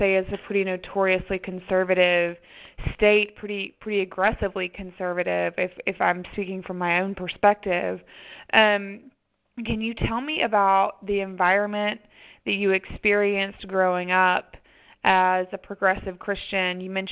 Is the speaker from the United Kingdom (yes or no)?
no; the South, United States; Yeah, it was my experience growing up in the South in the same way that I grew up around a lot of conservative, you know, communities and ideas